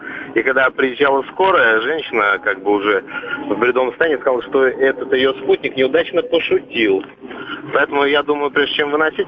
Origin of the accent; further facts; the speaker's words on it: Moscow, Russia; все, я думаю, как и я, москвичи, относимся к ним негативно.